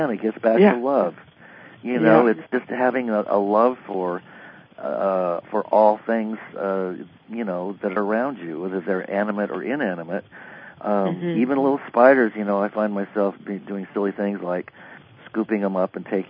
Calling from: California, United States; I'm in Northern California in Gold Country.

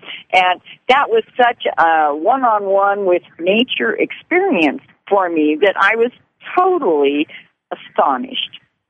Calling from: Alaska, United States; Alaska, and I'm a longtime friend of yours, 30 years

